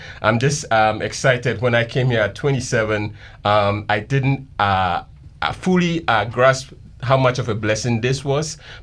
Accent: Ghana; now in United States; I grew up in Ghana, yes.

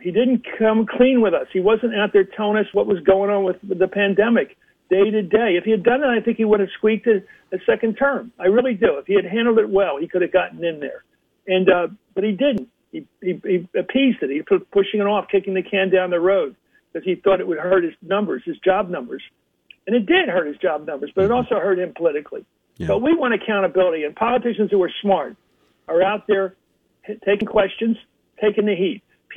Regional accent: Philadelphia, Pennsylvania, United States; When I'm growing up in Philadelphia and there was a four-alarm fire, the mayor, the police chief, and the fire chief all were standing there on the curb when the cameras came by 11 o'clock news.

